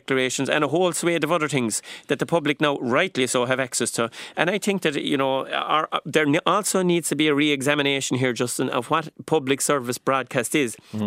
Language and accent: English; Ireland; It is a fundamental part of what it is that, you know, I suppose, identifies us as Irish people.